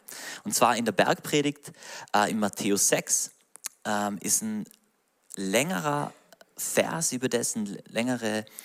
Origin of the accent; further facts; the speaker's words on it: Höfen, Tyrol, Austria; bei uns in Tirol, in Höfen, in meinem Heimatdorf